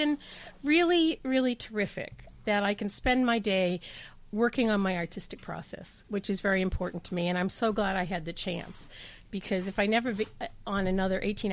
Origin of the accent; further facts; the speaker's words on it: Boston, Massachusetts, United States; I'm from Boston originally, and I went to University of Massachusetts in Boston.